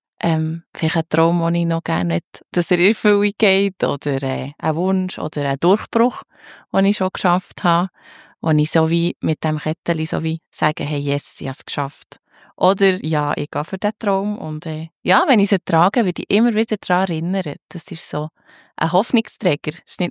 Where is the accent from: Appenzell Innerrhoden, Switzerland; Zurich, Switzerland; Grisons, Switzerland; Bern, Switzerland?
Bern, Switzerland; Ich werde jetzt gerade 35. Wahnsinn. Ich habe einen Bruder, also wir sind echt zu zweit aufgewachsen. Im Bernbiet, also wir waren immer in Bern in der Region daheim.